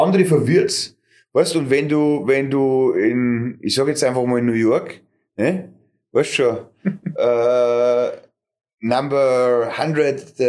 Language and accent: German; Höllhöhe, Bavaria, Germany; weißt du, wo ich aufgewachsen bin? Auf der Höllhöhe.